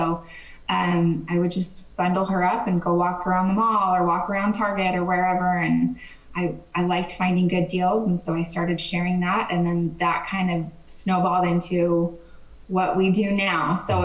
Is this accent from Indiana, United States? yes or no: no; Bountiful, Utah, United States; So I grew up in Bountiful, Utah, and then I went to BYU